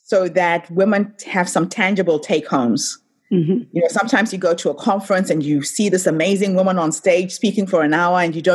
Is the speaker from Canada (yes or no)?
no; Zimbabwe; I come from Zimbabwe